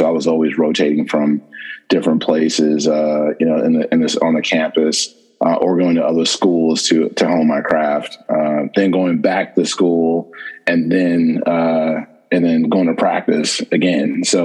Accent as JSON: {"language": "English", "town": "Euclid", "region": "Ohio", "country": "United States", "said": "I'm originally from Cleveland, Ohio, by way of a suburb called Euclid."}